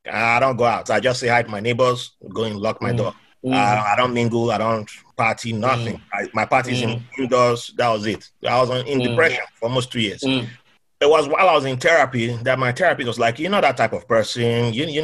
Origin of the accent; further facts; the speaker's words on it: Nigeria; I thought by growing up in Nigeria meant I don't have Islamophobia and all that.